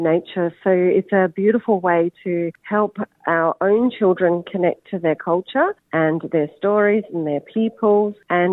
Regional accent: Adelaide, South Australia, Australia; now in Melbourne, Australia; I grew up in Adelaide. I'm a Yankunjara Wirangu Gugutha woman from South Australia, but I moved to Nam probably, I think it's been about 25 years

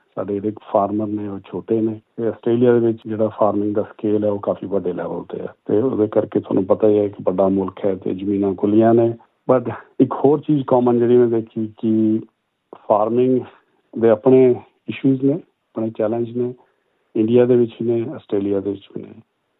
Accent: Himachal Pradesh, India; ਮੈਂ ਹਿਮਾਚਲ ਪ੍ਰਦੇਸ਼ ਤੋਂ ਹਾਂ, ਜ਼ਿਲ੍ਹਾ ਉਨਾ, ਜਿਹੜਾ ਕਿ 1971 ਤੋਂ ਪਹਿਲਾਂ ਪੰਜਾਬ ਦਾ ਹਿੱਸਾ ਸੀ, ਤਾਂ ਹੀ ਹੁਣ ਤੁਸੀਂ ਸੁਣ ਰਹੇ ਹੋ ਕਿ ਮੈਂ ਪੰਜਾਬੀ 'ਚ ਬੋਲ ਰਿਹਾ। ਅਤੇ ਸਾਡੀ ਫੈਮਿਲੀ ਦੇ ਵਿੱਚ ਸਾਡੀ ਫਾਰਮਿੰਗ ਬੈਕਗਰਾਊਂਡ ਹੈ

